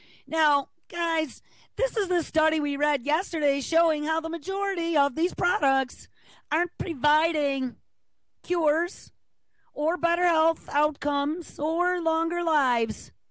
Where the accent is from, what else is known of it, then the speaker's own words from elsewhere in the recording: New York, United States; Collins, who happens to be a Republican right from my home state, my home area, Western New York